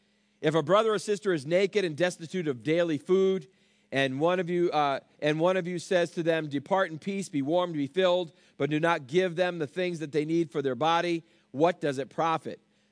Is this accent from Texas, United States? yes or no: no; New York, United States; we're pastors from New York and things like that.